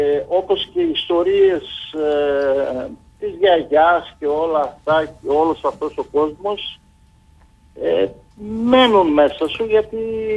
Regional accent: Central Macedonia, Greece; Γεννήθηκα στο Γραβδίσκο Σερώνη. Είμαι θρακικής καταγωγής από την Ανατολική Θράκη. Οι παππούδες μου ήρθαν από την Ανατολική Θράκη το 1922. Και σχολείο πήγα εκεί στη Ζύχνη

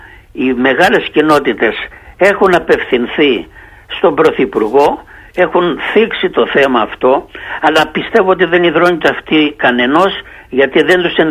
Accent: Greece; born there; εγώ, ο οποίος γεννήθηκα στην Ελλάδα και έχω εξασκήσει την ψηφοφορία

